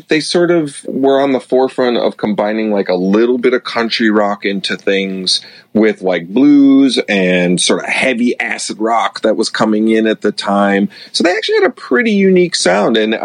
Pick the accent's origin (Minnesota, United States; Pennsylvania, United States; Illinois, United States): Illinois, United States; this is a town of about 5,000 people, just like the town I grew up in Illinois.